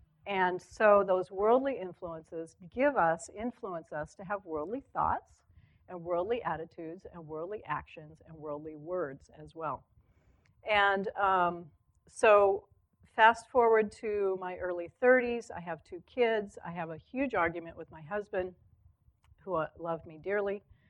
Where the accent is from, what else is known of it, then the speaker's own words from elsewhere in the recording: Corvallis, Oregon, United States; I was raised here in Corvallis. It was the 1960s.